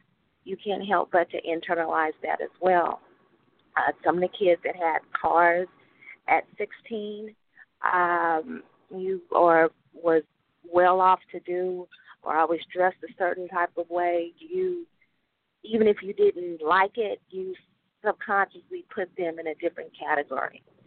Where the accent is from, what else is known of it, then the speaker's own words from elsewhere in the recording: Oklahoma City, Oklahoma, United States; I'm from Oklahoma City, and so we weren't a part of the Oklahoma City public school district